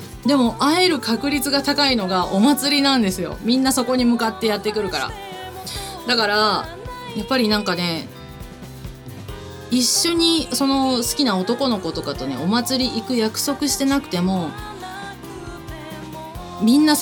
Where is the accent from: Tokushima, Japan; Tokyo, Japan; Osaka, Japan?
Tokushima, Japan; Naruto; 私はね、出身が徳島県なので、この時期っていうのは阿波踊りやってるんですね。で、鳴門市内はね、私出身が鳴門なんですよ。